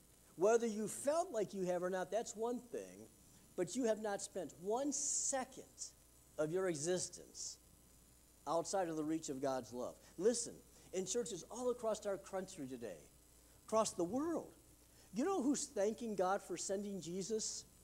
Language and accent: English; Wyandotte, Michigan, United States; And I found out that my hometown, Wyandotte, Michigan, was about 3,600 miles from the North Pole